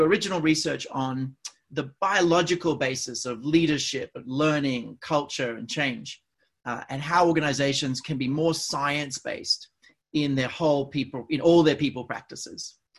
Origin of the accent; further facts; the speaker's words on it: Australia; accent: Australian; now in New York City, United States; I'm originally Australian, that's my accent, European parents, live in North America, normally in New York City, right downtown, but I'm currently in the woods a few hours out of the city